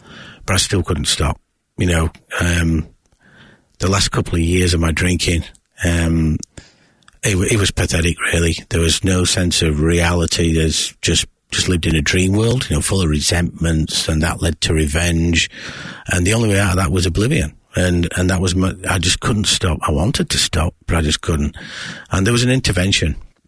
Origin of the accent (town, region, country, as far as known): Yorkshire and the Humber, United Kingdom; born or raised there